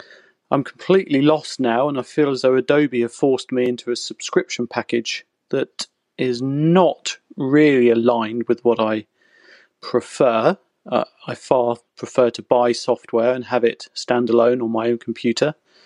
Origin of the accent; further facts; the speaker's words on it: United Kingdom; now in Germany; calling from northeast Germany. I'm a Brit living in Mecklenburg